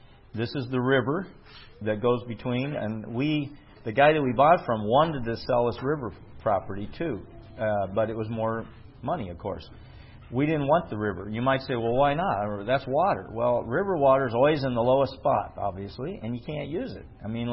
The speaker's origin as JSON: {"language": "English", "region": "Midwest", "country": "United States", "tie": "born or raised there", "said": "I grew up in the Midwest."}